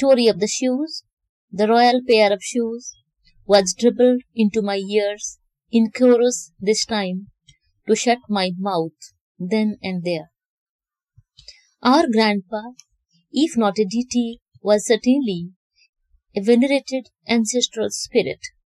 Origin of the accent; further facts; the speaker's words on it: India; from India.